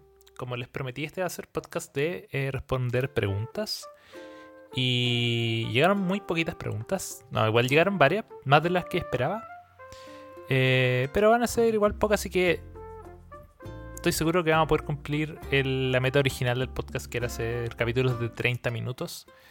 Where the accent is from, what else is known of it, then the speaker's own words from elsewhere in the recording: Chile; lo más raro que me dijeron fue que no me escuchaba como chileno.